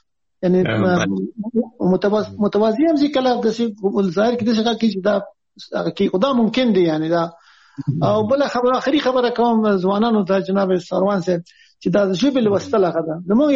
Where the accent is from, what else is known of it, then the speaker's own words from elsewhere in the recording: Afghanistan; now in Islamabad, Pakistan; مونږ خو د افغانستان خلک